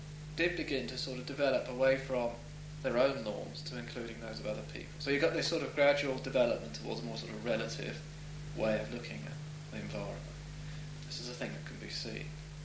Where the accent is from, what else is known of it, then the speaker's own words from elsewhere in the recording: London, United Kingdom; I knew the area intimately because I come from West London myself.